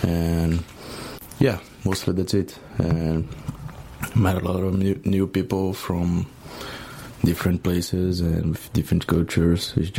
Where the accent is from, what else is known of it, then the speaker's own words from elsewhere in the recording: Brazil; English is a second language; now in Vancouver, Canada; I'm from Brazil. I'm 20 years old, and I'm here in Vancouver for 6 months to study English.